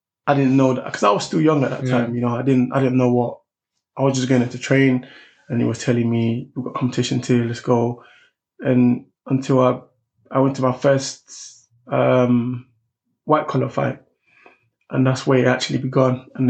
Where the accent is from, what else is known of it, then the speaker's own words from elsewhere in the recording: Woolwich, London, United Kingdom; now in Kent, United Kingdom; I'm from Woolwich, by the way, originally. Yeah. Nigerian, grew up in Woolwich, South East London, Greenwich area. And I only moved down to Kent this year. So I'm originally from Woolwich